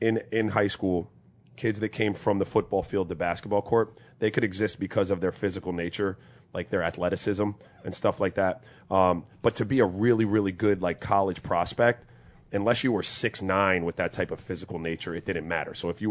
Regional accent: St. Croix, U.S. Virgin Islands; I really wanted to play because I grew up in St. Croix where there was no tackle football.

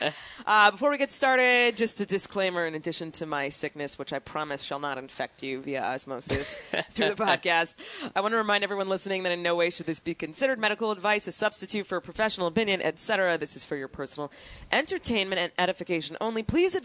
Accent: New York, United States; Yeah, in case you haven't deduced, I'm from New York.

